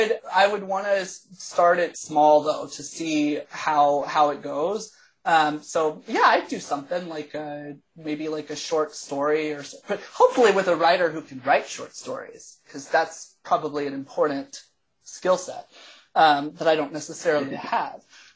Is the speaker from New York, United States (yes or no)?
no; Texas, United States; now in Canada; I mean, I came from Texas, so it was not necessarily new, but no, I'm super happy to be here.